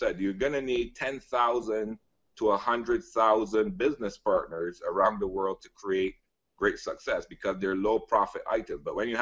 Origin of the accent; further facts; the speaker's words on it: Barbados; We launched our first virtual designer mall in the Caribbean, where I'm from, born and raised in Barbados.